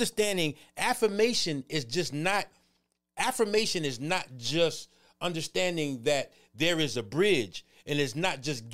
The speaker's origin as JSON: {"language": "English", "region": "New York", "country": "United States", "tie": "born or raised there", "said": "So you know how I live in New York. I'm born and raised in New York."}